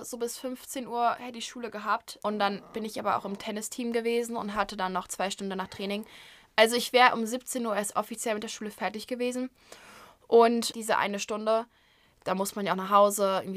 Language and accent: German; Mannheim, Baden-Württemberg, Germany; now in United States; bin 16 und wohne in Mannheim, das ist in Baden-Württemberg. Ich wohne auch hier in Missouri